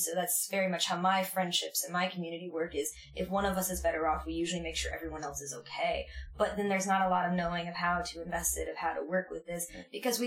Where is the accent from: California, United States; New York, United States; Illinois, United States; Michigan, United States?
Michigan, United States; Ypsilanti Township; I come from Ipsy, so I come from Ipsy Township, where our school systems struggle.